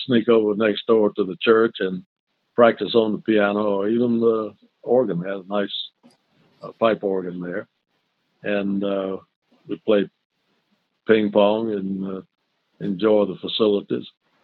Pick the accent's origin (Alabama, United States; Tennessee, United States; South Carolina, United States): South Carolina, United States; Winnsboro; also born or lived in Savannah, Georgia; I was born in Savannah, Georgia. My dad was a Presbyterian minister. And when I was young, about 2 years old, we moved to Winnsboro, South Carolina, and I grew up in the Presbyterian manse.